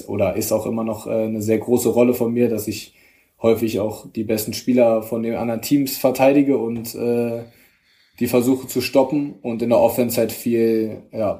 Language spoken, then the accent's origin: German; Berlin, Germany; dass es meine Heimatstadt ist